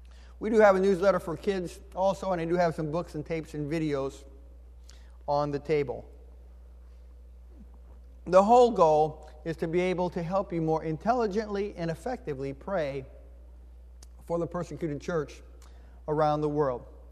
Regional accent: Indiana, United States; Now here comes the hard part. I'm from Indiana.

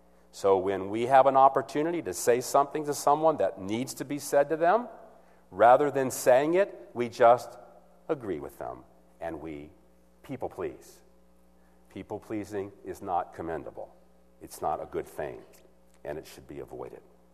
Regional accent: the South, United States; Some people don't like me because I'm from the South, and they're not.

